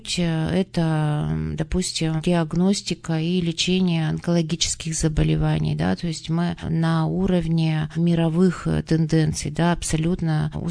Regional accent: Urals, Russia; Я коренная уралочка, выросла здесь, училась.

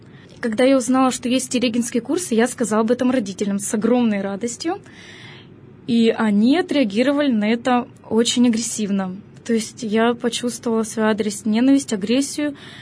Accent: Dalmatovo, Kurgan Oblast, Russia; born there; Я родилась в городе Долматово Курганской области, где сейчас существует и действует наш замечательный Свято-Успенский Долматовский мужской монастырь.

